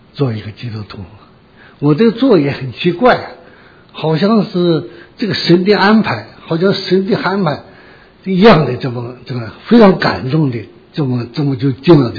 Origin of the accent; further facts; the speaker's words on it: China; 尤其这个查经班把我们中国人这些中国人呢都团结到一起去了